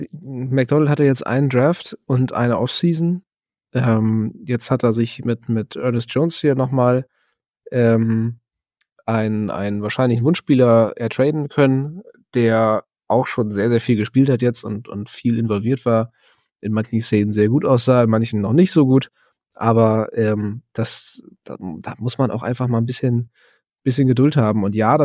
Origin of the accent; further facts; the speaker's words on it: Germany; Ich bin Deutscher mit Leib und Seele.